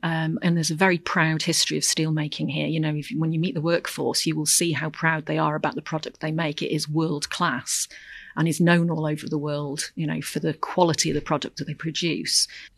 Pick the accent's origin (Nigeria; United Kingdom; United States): United Kingdom; Shotton, Wales; I know because where I grew up went through this in the 1980s. I grew up about 5 miles from Shotton